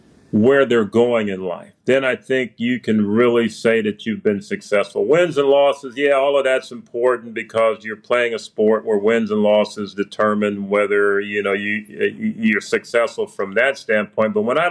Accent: Chicago, Illinois, United States; I remember I grew up right outside of Chicago, Illinois, and we would ride into Chicago, Michigan Avenue

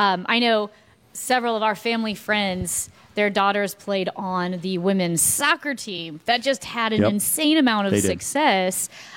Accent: St. Louis, Missouri, United States; I'm from St. Louis. So many of my friends went to SLU.

